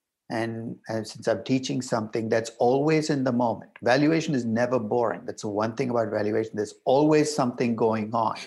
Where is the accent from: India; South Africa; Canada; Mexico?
India; moved away as an adult; now in New York, United States; I grew up in India. I got my undergraduate degree in India, master's in India, that came out to the US to get an MBA and PhD at UCLA.